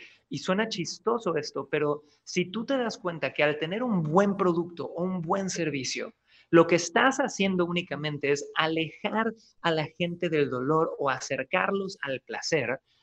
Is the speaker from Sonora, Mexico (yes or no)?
no; Cancún, Quintana Roo, Mexico; Yo nací, chicos, en Cancún, Quintana Roo, México. Mi padre, inmigrante chileno, mi mamá de Ciudad de México